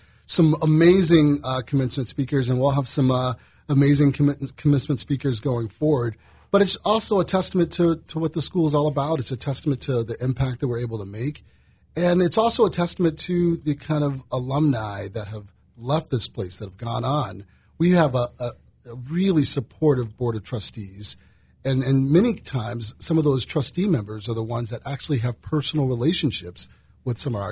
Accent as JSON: {"language": "English", "region": "Connecticut", "country": "United States", "tie": "born or raised there", "said": "while I'm a Northeast kid, born in Connecticut, as you mentioned"}